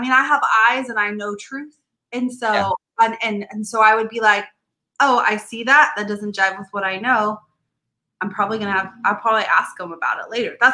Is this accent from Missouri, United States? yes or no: yes; Missouri, United States; Yeah, I come from Missouri in South.